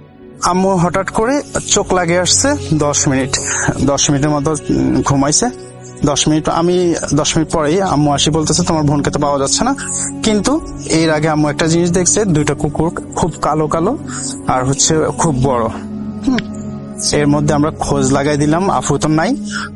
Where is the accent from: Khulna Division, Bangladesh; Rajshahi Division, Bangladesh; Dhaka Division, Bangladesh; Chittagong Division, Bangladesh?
Chittagong Division, Bangladesh; Daganbhuiyan; আর আমার বাড়ি হচ্ছে ফেনী জেলার অন্তর্গত দাগনভূঞা উপজেলায়, তো কোন একটা গ্রামে।